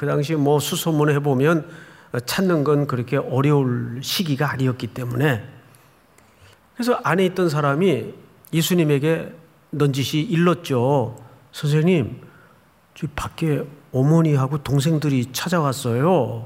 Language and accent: Korean; Gyeongsang, South Korea; now in Seoul, South Korea; 제 언어 속에서 말투 속에서 경상도 사람 티가 전혀 안 나죠? 안 납니다. 자. 그럼 제 고향은 어딜까요? 서울에서 지금 50년 넘게 살았단 말이에요.